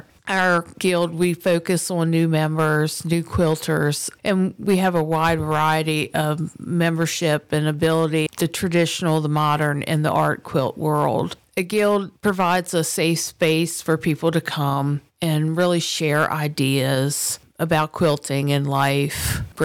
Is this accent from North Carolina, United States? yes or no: no; Walkersville, Maryland, United States; and I'm from Walkersville, Maryland.